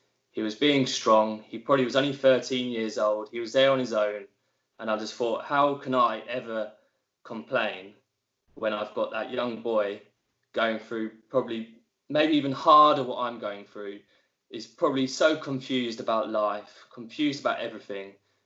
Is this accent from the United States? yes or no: no; England, United Kingdom; accent: English; I apologise for my terrible Wi-Fi in the countryside of Hampshire and probably my terrible English accent, which maybe some of the Aussies might not know.